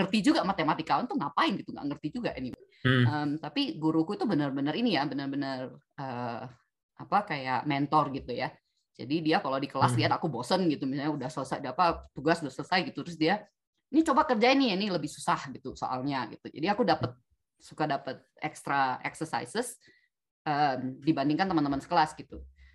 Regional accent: Berastagi, North Sumatra, Indonesia; Jadi karena aku gedenya di kota kecil nggak ada Gramedia or anything like this. Jadi aku gedenya itu di Brastagi itu di Sumatera Utara. Kota besar yang paling dekat Medan ya.

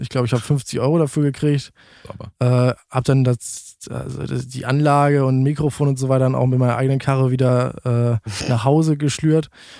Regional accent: Lower Saxony, Germany; born there; now in Bochum, Germany; 27 Jahre alt, komme gebürtig aus Niedersachsen, wohne seit mittlerweile 7 Jahren in Bochum, bin auch wegen des Studiums am SAE nach Bochum gezogen

